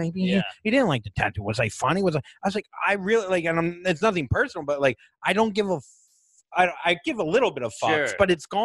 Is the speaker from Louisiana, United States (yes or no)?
yes; New Orleans, Louisiana, United States; and I got in a fight in New Orleans, and I'm from New Orleans.